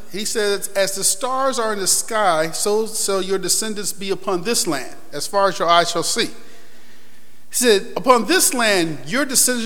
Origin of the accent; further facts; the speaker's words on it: New York, United States; I don't know any musicians in Florida. I'm from New York.